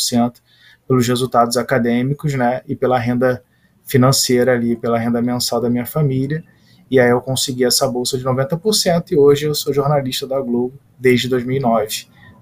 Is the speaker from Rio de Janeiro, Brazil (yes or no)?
yes; Macaé, Rio de Janeiro, Brazil; also born or lived in Itaperuna; eu nasci em Itaperuna, interior do Rio de Janeiro, bem interior mesmo. Minha família é de Italva, que fica 40, 50 minutos de Itaperuna, que também é interior. Fui criado em Macaé, que é interior